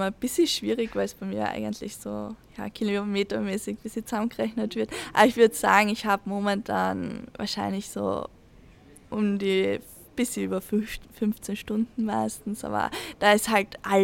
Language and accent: German; Austria; Einfach auch aufzeigen, dass man auch als Österreicherin da vielleicht Richtung Mittelfeld mitlaufen kann.